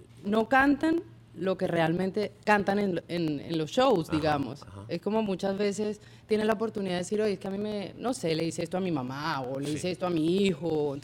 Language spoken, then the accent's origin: Spanish; Bogotá, Colombia; born there; Yo nací en Bogotá, Colombia, país del que me siento súper orgullosa.